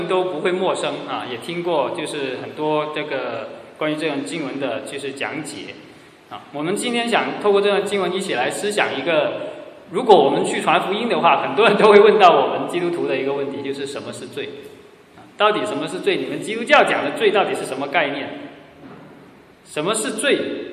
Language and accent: Chinese; China; 我们中国人说食色性也